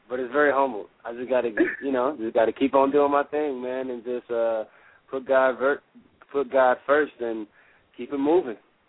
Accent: Cleveland, Ohio, United States; Cleveland, that's my city. That's my love. That's my town. Growing up, it was I was pretty privileged because my mom, she worked at NASA

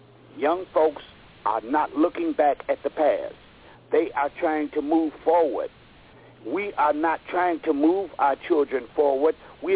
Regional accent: Detroit, Michigan, United States; I'm from Detroit.

